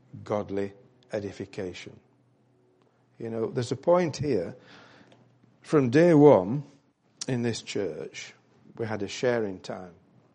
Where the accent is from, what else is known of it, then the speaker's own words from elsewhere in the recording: Yorkshire and the Humber, United Kingdom; I was brought up in West Yorkshire, as you know, in the Methodist Church.